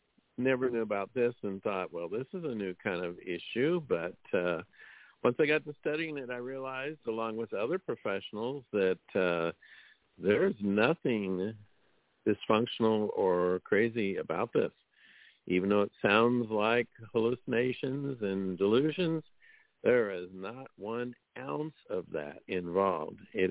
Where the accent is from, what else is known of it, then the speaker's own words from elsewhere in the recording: Missouri, United States; And from the great city of Bourbon, Missouri, my home state, and just a few hours away from me is Kathy.